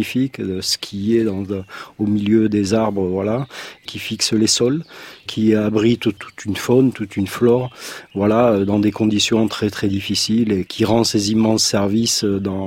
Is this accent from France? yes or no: yes; Occitanie, France; Moi, je suis originaire des Pyrénées-Orientales.